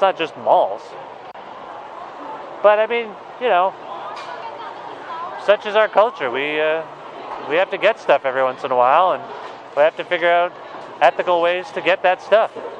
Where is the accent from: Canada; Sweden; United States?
Canada; Guelph, Ontario; Guelph. Yeah, there's a guy, and my optometrist has been in my hometown